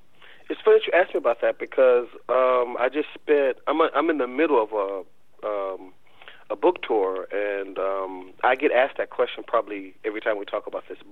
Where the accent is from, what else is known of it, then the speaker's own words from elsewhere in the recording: Chicago, Illinois, United States; I grew up in Chicago, and I could count the number of present fathers in the three-block radius on one hand.